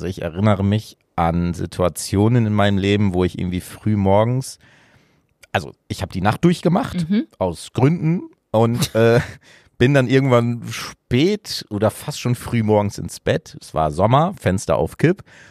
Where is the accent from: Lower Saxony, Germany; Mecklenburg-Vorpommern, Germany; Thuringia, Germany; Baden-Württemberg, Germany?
Lower Saxony, Germany; Und wir haben auf dem Land gelebt. Also in so einem ganz kleinen Dorf bin ich groß geworden in Ostfriesland.